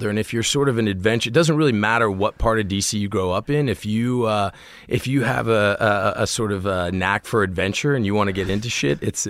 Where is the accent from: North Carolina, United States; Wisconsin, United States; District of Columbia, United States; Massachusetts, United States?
District of Columbia, United States; Washington; born or raised there